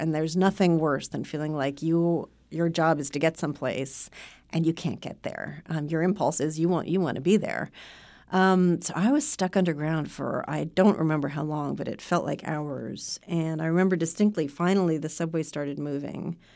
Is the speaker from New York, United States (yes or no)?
yes; New York City, New York, United States; there was nothing in the sky except for smoke, which is a shocking thing as a New Yorker.